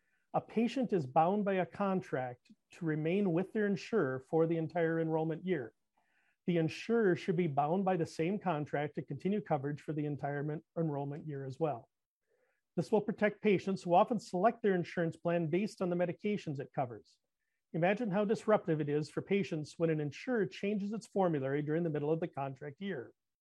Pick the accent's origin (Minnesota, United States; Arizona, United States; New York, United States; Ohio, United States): Minnesota, United States; I grew up in the Twin Cities, but I've been practicing in rural Minnesota for almost 29 years now.